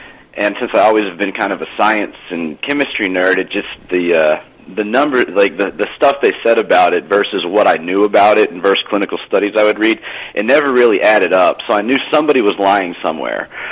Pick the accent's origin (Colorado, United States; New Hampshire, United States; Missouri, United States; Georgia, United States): Georgia, United States; Atlanta; Well, I'm from Atlanta. I was born at Northside in 78, so I've been here for a long time. This is home.